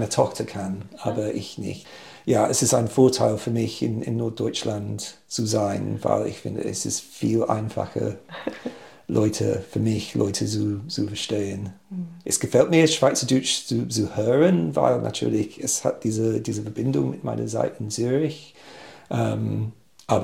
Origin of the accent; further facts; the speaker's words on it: United Kingdom; German is a second language; Ich komme aus Großbritannien, so Anfang des Tages muss ich immer Tee trinken